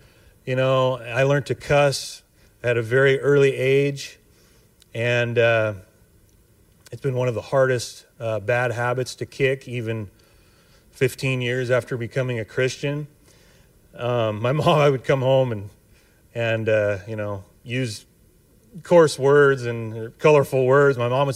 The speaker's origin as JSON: {"language": "English", "town": "Seaside", "region": "Oregon", "country": "United States", "tie": "born or raised there", "also_born_or_lived": "Astoria", "said": "I was born in Astoria, and so I'm a real local yokel, you might say. I grew up down in the Seaside Gearhart area"}